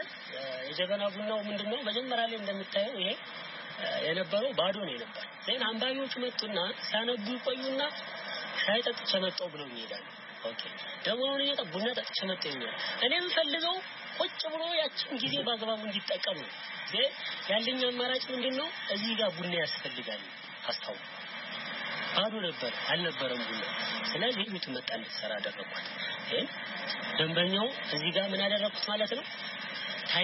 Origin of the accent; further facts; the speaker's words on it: Bahir Dar, Amhara, Ethiopia; ተወልጄ ያደኩት እዚህ ባህር ዳር ከተማ ውስጥ ነው።